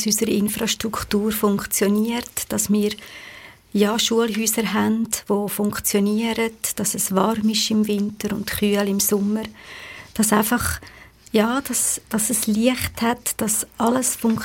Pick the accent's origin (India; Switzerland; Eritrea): Switzerland; Dass wir da bei uns in der Schweiz so viele Möglichkeiten haben